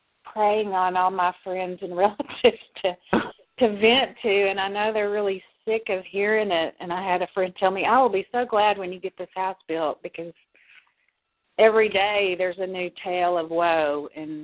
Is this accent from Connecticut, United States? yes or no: no; Odessa, Texas, United States; I'm from Odessa, Texas.